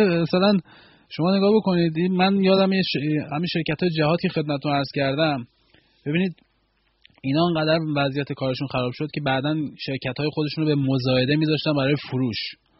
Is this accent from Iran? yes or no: yes; Iran; moved away; موقعی که من از ایران اومدم بیرون،